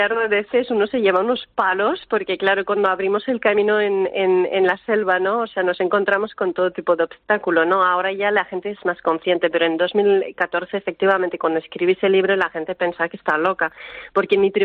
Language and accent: Spanish; Canada; Spanish is a second language; now in Spain; yo soy de Canadá y claro, esto es imposible, a menos 40, ¿no?